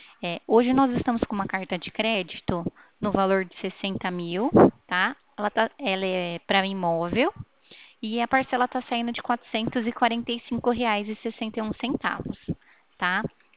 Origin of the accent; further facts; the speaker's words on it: Ribeirão Preto, São Paulo, Brazil; eu sou aqui de Ribeirão Preto.